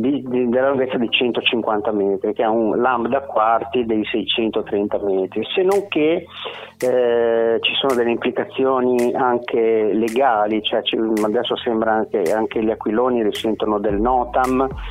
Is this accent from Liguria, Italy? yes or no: yes; Genoa, Liguria, Italy; perché da buon genovese sono 16 euro di marca da bolla